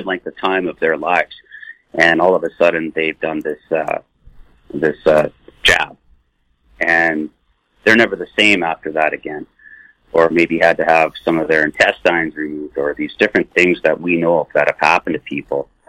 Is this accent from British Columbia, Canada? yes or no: yes; British Columbia, Canada; This is our time as British Columbians to step up, stand up, and stand united